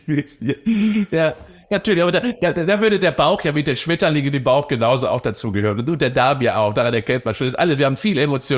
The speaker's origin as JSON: {"language": "German", "town": "Cologne", "region": "North Rhine-Westphalia", "country": "Germany"}